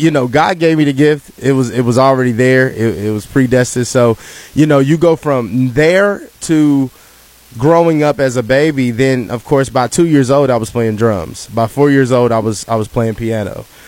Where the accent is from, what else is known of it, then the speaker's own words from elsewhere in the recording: Charleston, United States; So, and then growing up in the Charleston area, you know, childhood wise, I sacrificed a lot.